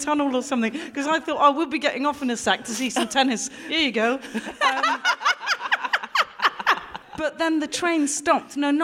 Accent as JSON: {"language": "English", "town": "Gloucester", "region": "South West England", "country": "United Kingdom", "said": "I'm from Gloucester, I'm in New York."}